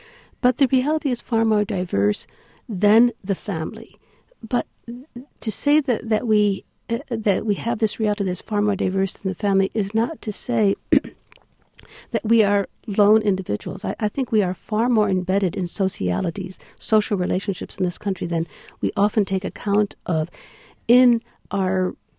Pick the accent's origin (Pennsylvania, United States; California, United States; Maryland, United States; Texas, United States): California, United States; I'll give you an example from my home state of California.